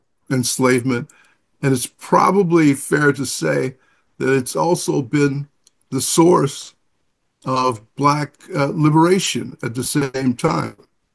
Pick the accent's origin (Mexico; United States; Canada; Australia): Canada; Chatham, Ontario; I come from Chatham, Ontario, and the BME Church was a center for Black community, a center for resistance as well.